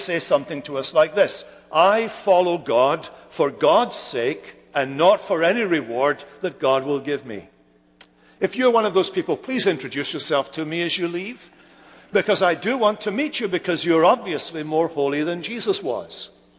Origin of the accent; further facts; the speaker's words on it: Scotland, United Kingdom; But because I'm Scottish, I can't pronounce that word.